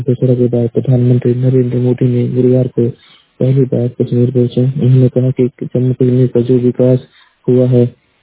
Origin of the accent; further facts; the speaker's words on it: Maharajganj, Uttar Pradesh, India; और मैं जिला महाराजगंज का निवासी हूँ।